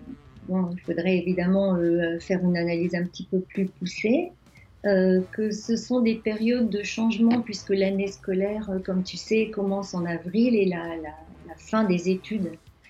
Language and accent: French; France; now in Japan; De racisme quand on est français? Non, pas du tout. Jamais ressenti de racisme en tant que française.